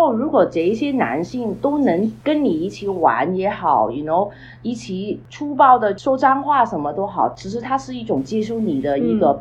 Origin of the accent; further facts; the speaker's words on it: Toronto, Ontario, Canada; 我自己就从小就在多伦多长大